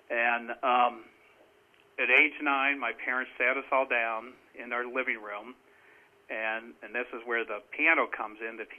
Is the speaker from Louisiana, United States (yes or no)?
no; St. Louis, Missouri, United States; born there; I was born in St. Louis, Missouri, into a pretty affluent family.